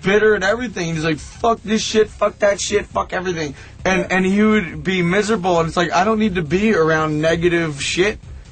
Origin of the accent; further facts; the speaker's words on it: United States; well, I'm Irish and Italian, and I don't care what you just said, because as far as I'm concerned, I'm American.